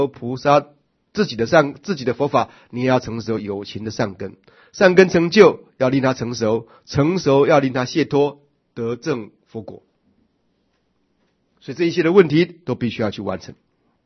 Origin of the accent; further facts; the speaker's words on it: China; 我们中国人儒家啊是诚意正心修身齐家治国平天下，对不对？